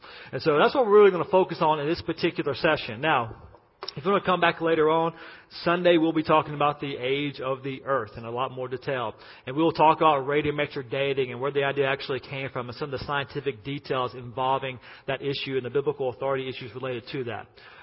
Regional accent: United States; And really, for my home country, the fact that's happening in America is astounding because we're probably the most Christianized nation ever.

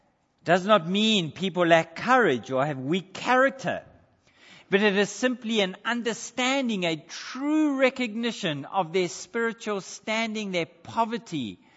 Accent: South Africa; accent: South African; now in Australia; I know my accent is still South African.

